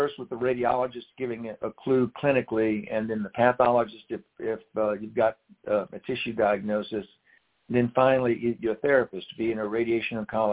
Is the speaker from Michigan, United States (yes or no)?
no; Louisiana, United States; You know, I grew up in Louisiana, so getting back south in that heat and humidity